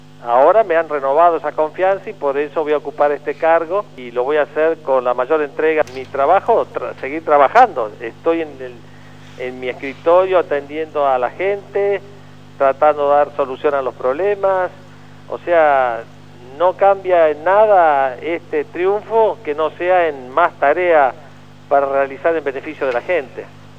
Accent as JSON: {"language": "Spanish", "region": "Salta", "country": "Argentina", "said": "como ciudadano argentino y representante del pueblo de Salta"}